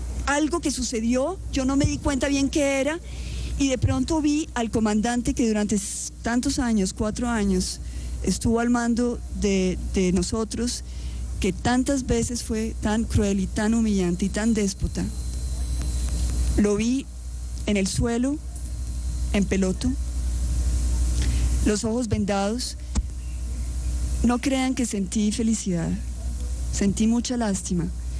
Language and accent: Spanish; Colombia; Este es un orgullo para todos nosotros como colombianos.